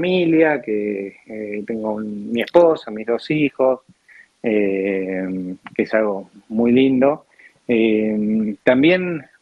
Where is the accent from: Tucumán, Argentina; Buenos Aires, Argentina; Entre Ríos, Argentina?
Buenos Aires, Argentina; acá soy de Villa Crespo